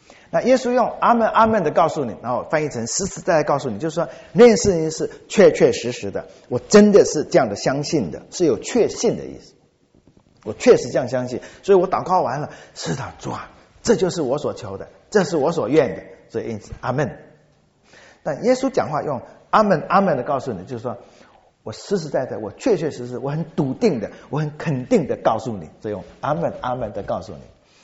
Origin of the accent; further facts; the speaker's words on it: Xiamen, Fujian, China; 只有一个地方，就是在我的家乡福建厦门